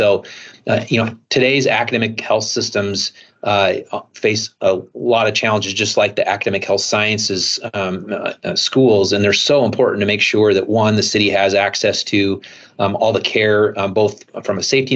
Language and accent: English; Aurora, Nebraska, United States; I grew up in a small town, Aurora, Nebraska. So a community of about 4,500 people. I was the 100th graduating class with 100 students in my class. Farming community